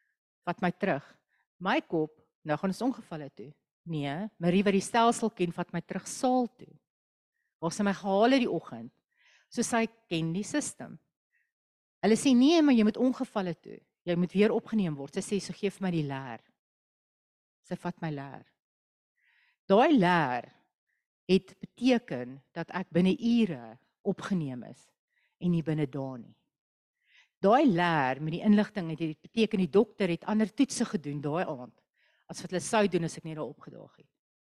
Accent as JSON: {"language": "Afrikaans", "town": "Kimberley", "region": "Northern Cape", "country": "South Africa", "said": "Ek sê vir hulle, \"O, ek kom ook van Kimberley af.\""}